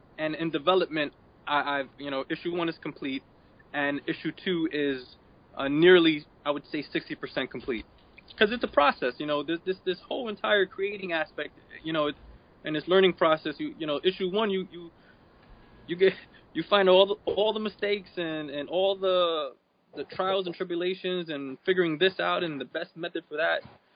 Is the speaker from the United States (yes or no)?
yes; Brooklyn, New York, United States; We're from New York. We're New Yorkers. You know, we're both born in Brooklyn.